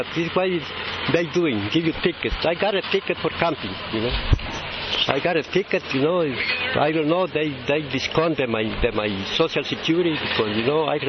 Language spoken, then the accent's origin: English; Guatemala; I am from Guatemala.